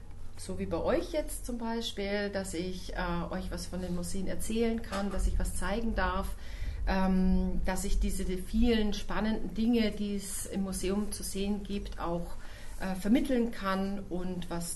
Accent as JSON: {"language": "German", "town": "Regensburg", "region": "Bavaria", "country": "Germany", "lives_now": "Ulm, Germany", "said": "Ich wohne tatsächlich schon immer in Ulm. Ich stamme aber aus Regensburg, aus Bayern und bin sozusagen Bayern ein bisschen treu geblieben."}